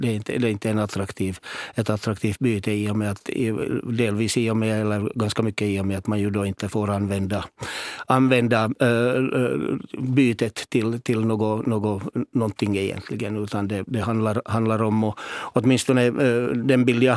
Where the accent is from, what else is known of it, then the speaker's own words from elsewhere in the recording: Vaasa, Ostrobothnia, Finland; Kunde vi läsa i mina hemknutar att Vasaområdet får man inte fiska abborre nu på en månad